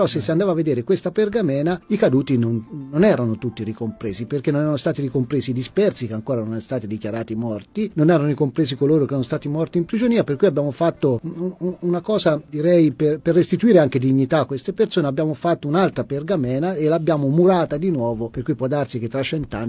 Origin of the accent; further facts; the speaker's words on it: Castiglion Fiorentino, Tuscany, Italy; questo è più un atto d'amore nei confronti del mio paese